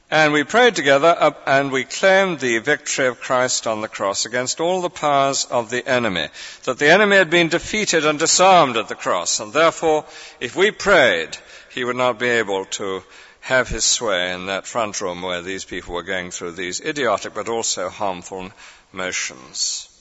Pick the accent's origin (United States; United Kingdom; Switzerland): United Kingdom; England; You know, I'm a typical Englishma